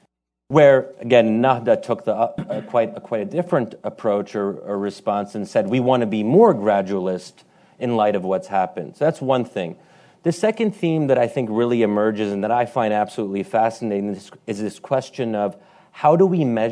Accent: United States; I'm American, I think a lot about elections.

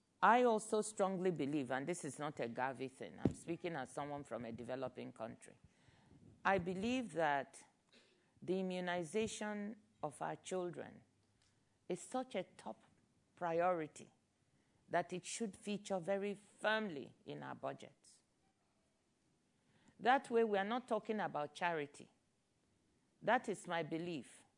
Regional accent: Nigeria; I'm from Nigeria, so I could also answer from that point.

